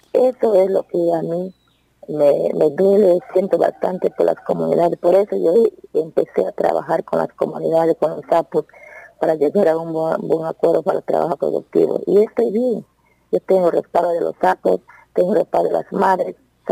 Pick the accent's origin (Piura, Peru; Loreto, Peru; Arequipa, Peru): Loreto, Peru; Yo soy del distrito de Urarina, Marañón.